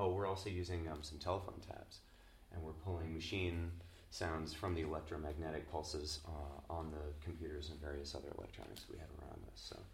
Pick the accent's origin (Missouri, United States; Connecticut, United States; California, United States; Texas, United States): Connecticut, United States; New Haven; We're down here from New Haven, Connecticut